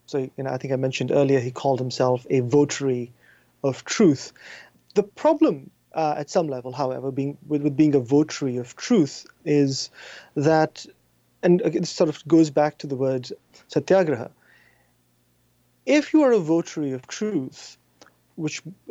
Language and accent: English; India; as a student of Indian history and as, you know, as an Indian citizen